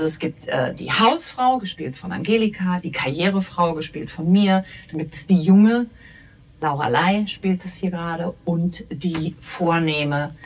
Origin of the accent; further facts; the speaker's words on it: Berlin, Germany; also born or lived in Bielefeld; Ich komme aus Berlin und freue mich hier in dieser schönen Komödie Bielefeld zu sein, in meiner einstigen Heimatstadt Bielefeld